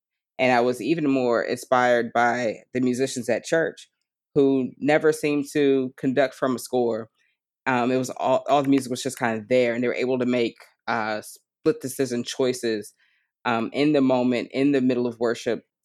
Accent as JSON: {"language": "English", "region": "Maryland", "country": "United States", "tie": "born or raised there", "said": "I live in the Washington metropolitan area. I grew up in Prince George's County."}